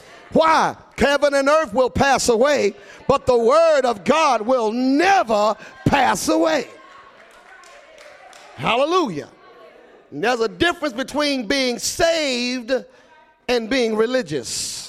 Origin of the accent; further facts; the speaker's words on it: Virginia, United States; I come from the East Coast, the state of Virginia, a state full of revival.